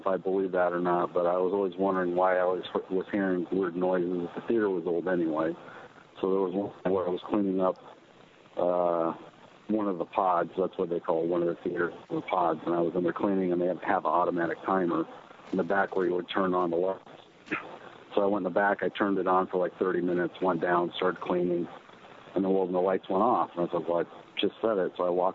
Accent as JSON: {"language": "English", "region": "Pacific Northwest", "country": "United States", "tie": "born or raised there", "lives_now": "Las Vegas, United States", "said": "growing up in the Pacific Northwest, my aunt had an experience where she actually saw Sasquatch"}